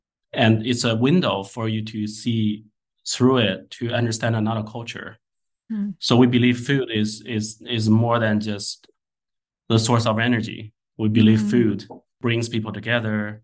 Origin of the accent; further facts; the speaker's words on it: China; English is a second language; moved away as an adult; now in United States; For example, I grew up in China, although I came to the US more than 20 years ago, but my childhood memory stays with me, right?